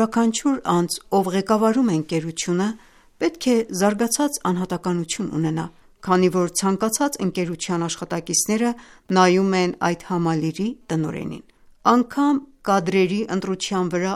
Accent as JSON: {"language": "Armenian", "country": "Iran", "second_language": "Armenian", "said": "տաքսու վարորդը, ով նկատեց, որ Իրանից եմ"}